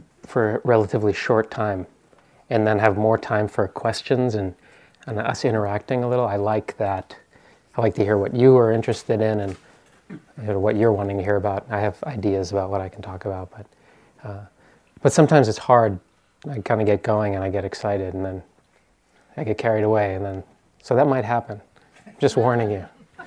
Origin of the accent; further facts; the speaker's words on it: East Coast, United States; now in Oakland, United States; I'm from the East Coast.